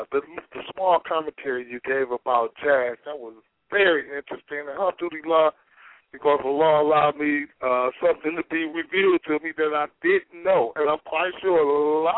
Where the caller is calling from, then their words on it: Detroit, Michigan, United States; I'm calling from Detroit.